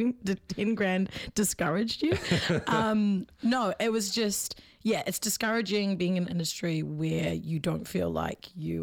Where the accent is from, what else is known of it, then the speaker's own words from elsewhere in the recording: Te Awamutu, Waikato, New Zealand; because I'm from Te Awamutu